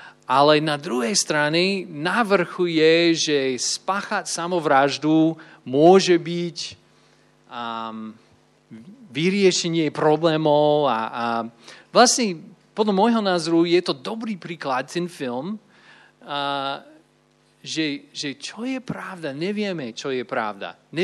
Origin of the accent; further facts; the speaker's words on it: Texas, United States; Slovak is a second language; now in Trenčín, Slovakia; som prišiel sem z Texasu.